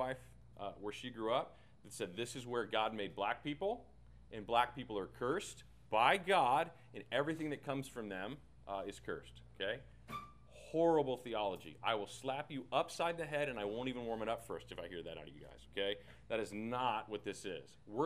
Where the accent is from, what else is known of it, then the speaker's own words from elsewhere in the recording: Texas, United States; So I come from Texas, and let me just walk you through some really bad theology of this text, okay?